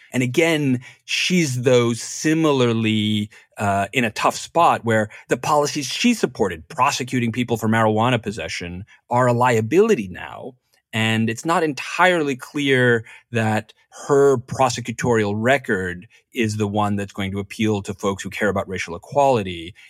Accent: New York, United States; I grew up in New York in the 70s and 80s. The homicide rate was five times as high in New York when I was growing up, right?

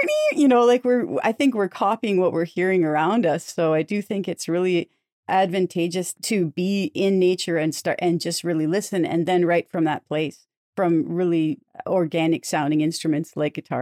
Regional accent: Lively, Ontario, Canada; I'm from Lively, Ontario, originally.

